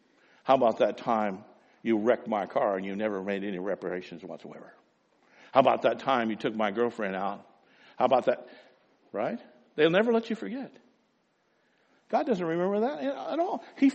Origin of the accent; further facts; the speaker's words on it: Ireland; part of the green business is I'm Irish, I'm Catholic Irish, and they wore it because of persecution, you know.